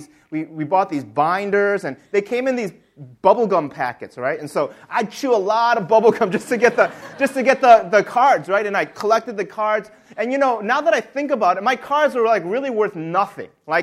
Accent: United States; One passion that I had when I was growing up in the United States was collecting these things called baseball cards.

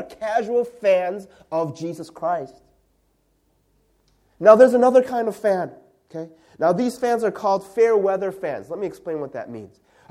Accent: Chicago, Illinois, United States; I like the, you know, teams from Chicago. That's my hometown.

